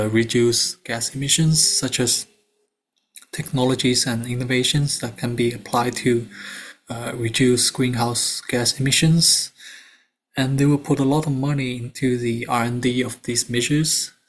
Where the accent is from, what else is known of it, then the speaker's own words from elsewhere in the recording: China; and I'm from China.